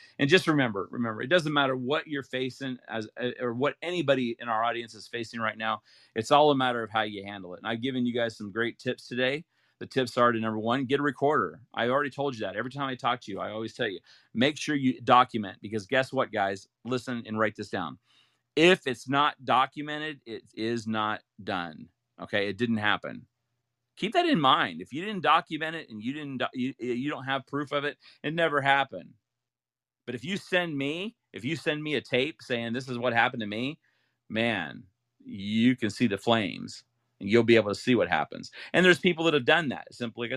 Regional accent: Ohio, United States; also born or lived in Utah; I grew up in Ohio and went to college, you know, Brigham Young University, and never, and that's in Utah.

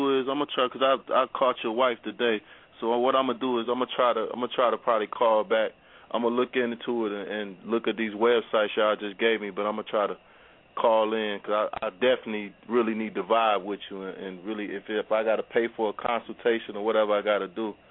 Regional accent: Greensboro, North Carolina, United States; That's why I really called his office today, because I'm from Greensboro, but I heard y'all was in Fayetteville

